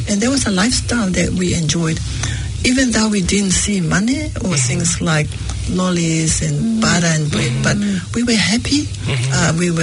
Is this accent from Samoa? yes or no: yes; Samoa; when we were growing up in Samoa, going to school, no shoes